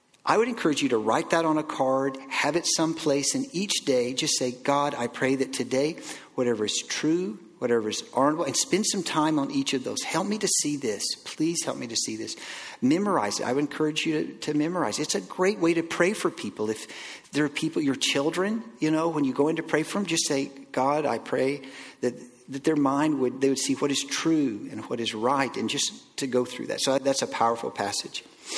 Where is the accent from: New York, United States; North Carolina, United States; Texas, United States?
Texas, United States; I am from Texas, as Matthew mentioned, and I didn't even see an ice rink till I was in grade 8, okay?